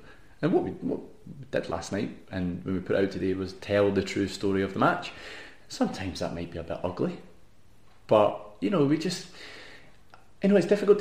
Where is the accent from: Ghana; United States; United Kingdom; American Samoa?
United Kingdom; Scotland; I'm glad that as a Scottish football collective, we've suddenly stopped listening to the people who want to tell us our league's a load of rubbish.